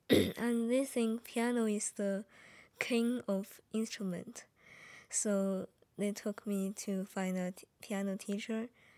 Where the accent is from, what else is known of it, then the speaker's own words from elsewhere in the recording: Shenzhen, Guangdong, China; now in United States; I come from China, Shenzhen.